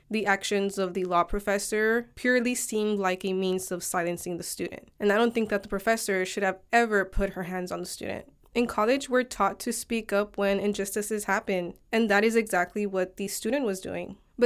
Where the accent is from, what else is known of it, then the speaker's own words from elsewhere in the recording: Los Angeles, California, United States; sharing my own personal experiences of growing up in South Central and having family outside of the country.